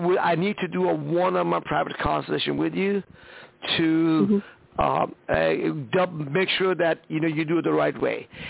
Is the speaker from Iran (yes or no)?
yes; Iran; also born or lived in California; now in United States; Well, you know, I was born and raised in Iran. Came to America in 1977, and I stayed here because it was a better place.